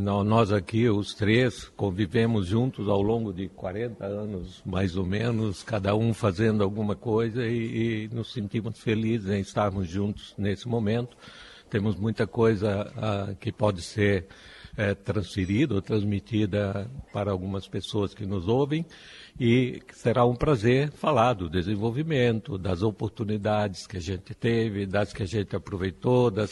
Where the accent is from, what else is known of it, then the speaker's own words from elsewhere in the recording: Goiás, Brazil; born there; also born or lived in Bahia; eu nasci em Goiás, morei na Bahia e vivo aqui há 44 anos